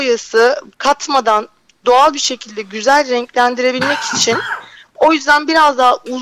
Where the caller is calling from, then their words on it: Bodrum, Muğla, Turkey; ben Bodrum'dan.